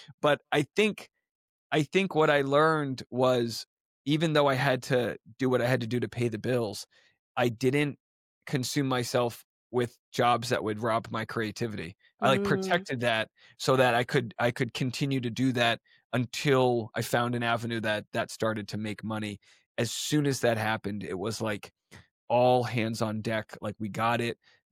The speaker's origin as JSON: {"language": "English", "region": "New England", "country": "United States", "said": "And I'm from New England."}